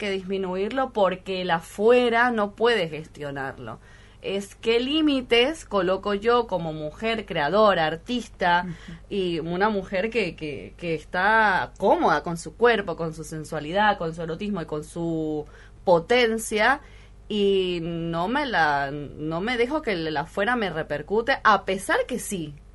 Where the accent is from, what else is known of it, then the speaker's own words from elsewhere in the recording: Venezuela; now in Argentina; yo vengo también de otro origen, uh-huh. pero que soy latinoamericana igual. Uh-huh. Entonces, cosas que he visto y he vivido en mi país, que es Venezuela